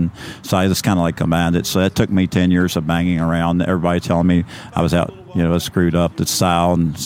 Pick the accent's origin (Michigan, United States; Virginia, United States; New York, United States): Virginia, United States; Leesburg; Basically, where I grew up at was in Leesburg, Virginia. It's near D.C.